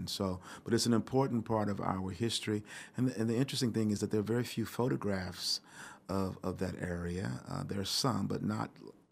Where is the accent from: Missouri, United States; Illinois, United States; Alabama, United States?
Missouri, United States; Kansas City; I can remember even as a child growing up in Kansas City, so I'm not from here, that as I would walk from my house to Central High School